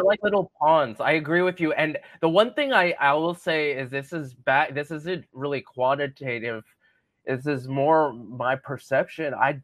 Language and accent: English; Canada; now in South Korea; I'm Canadian and I live in Korea